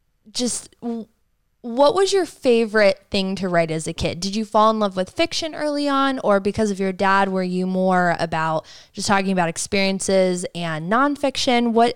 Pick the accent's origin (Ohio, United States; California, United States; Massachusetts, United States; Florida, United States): Ohio, United States; Cleveland; And for me growing up in Cleveland, like Cleveland, there's nothing going on there.